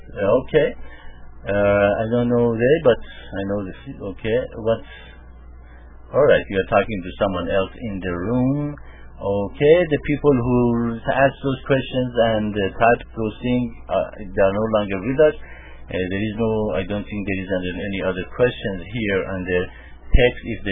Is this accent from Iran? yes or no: yes; Tehran, Tehran Province, Iran; now in United States